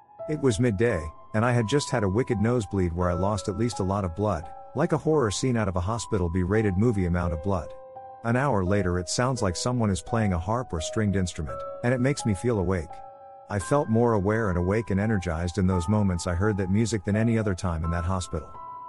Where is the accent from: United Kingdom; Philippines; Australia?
Philippines; I'm Filipino